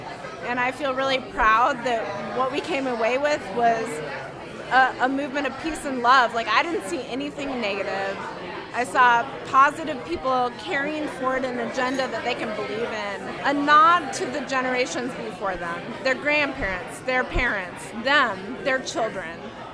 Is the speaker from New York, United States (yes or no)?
no; Bellevue, Colorado, United States; I'm from Bellevue, Colorado. I came to march in D.C. because of my son, Oliver.